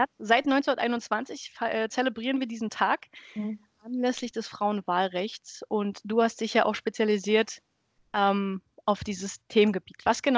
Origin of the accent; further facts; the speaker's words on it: Germany; born there; ich bin sozusagen in der DDR geboren, also oder produziert, sagen wir es mal so, ich habe noch eine DDR-Geburtsurkunde. Ich bin, wenn man so will, Ostpreußin